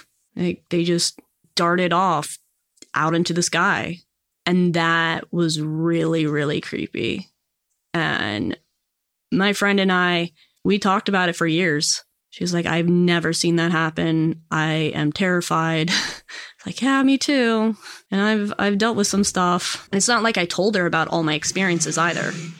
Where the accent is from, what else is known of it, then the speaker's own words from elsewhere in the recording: Virginia, United States; So I grew up in Northern Virginia.